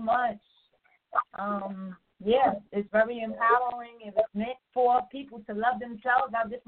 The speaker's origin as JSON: {"language": "English", "town": "New York City", "region": "New York", "country": "United States", "said": "Well, I'm from New York. I'm from Brooklyn, East New York."}